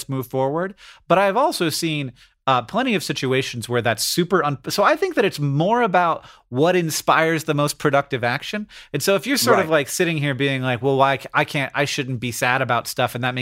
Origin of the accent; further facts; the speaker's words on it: United Kingdom; But that's a state, normal state. And I'm sorry, but as a British